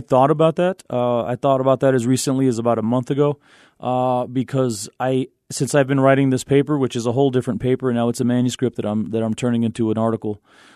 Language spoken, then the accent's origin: English; El Paso, Texas, United States; Growing up here in El Paso like I did, right? I grew up here in El Paso and in the Southwest.